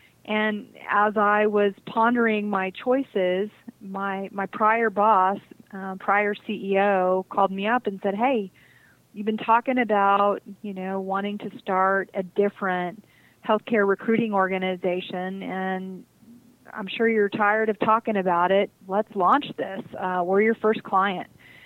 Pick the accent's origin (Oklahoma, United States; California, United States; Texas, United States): Texas, United States; San Antonio; also born or lived in Dallas / Austin / Chicago; Well, born and raised in San Antonio, Texas. Lived here most of my life, although I've lived several years in Dallas and in Austin, and also a large chunk of my career in Chicago